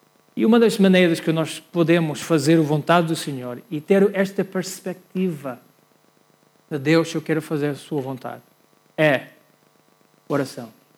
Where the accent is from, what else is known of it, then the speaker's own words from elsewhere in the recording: United States; Portuguese is a second language; now in Portugal; Eu quero, como bom americano aqui no país de Portugal, dizer que eu adoro futebol.